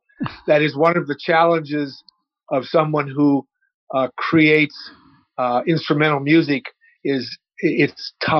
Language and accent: English; South Bend, Indiana, United States; born there; Well, I was born in South Bend, Indiana, attended Valparaiso University